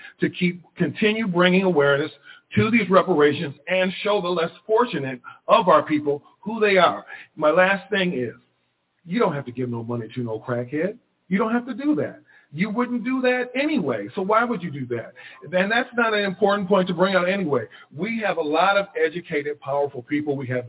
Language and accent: English; Aurora, Illinois, United States; My parents were amongst the Great Migration in the late 50s up to the northern states. I grew up in Aurora, Illinois.